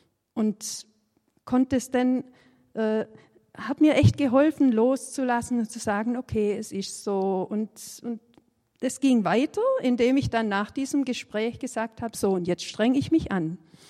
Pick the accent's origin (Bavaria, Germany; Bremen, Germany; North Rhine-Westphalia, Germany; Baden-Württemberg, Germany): Baden-Württemberg, Germany; accent: Swabian; Verzeiht mir, ich bin Schwabe und ich hoffe, ihr versteht, wenn ich hier in Schwäbisch rede. Ich kann das nicht Hochdeutsch.